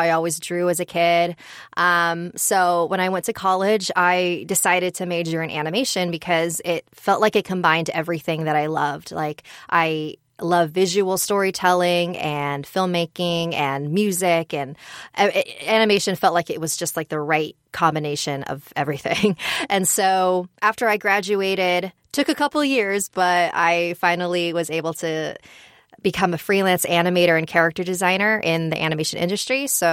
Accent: United States; I am a Filipino-American woman, and the lack of Filipino-American representation in our media is very, you know, clear to me.

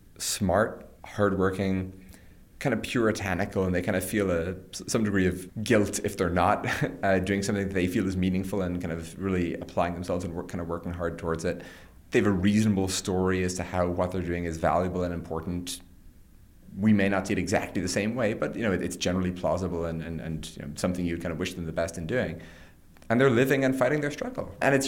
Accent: Ireland; growing up in Ireland

